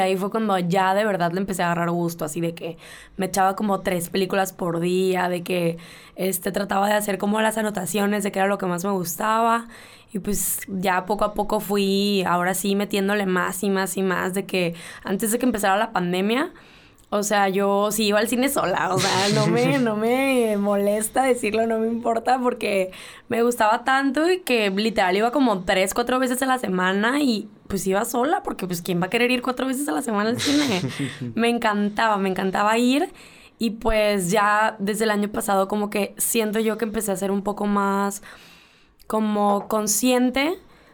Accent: Mazatlán, Sinaloa, Mexico; los dos somos de Mazatlán

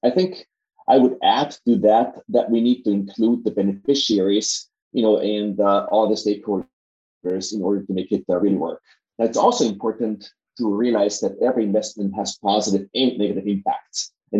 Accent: Innsbruck, Tyrol, Austria; English is a second language; moved away as an adult; now in United States; So my background is that I'm from Innsbruck, Austria, and I have a PhD in computer science from the Technical University in Vienna, and decided to immigrate to Silicon Valley in 1986

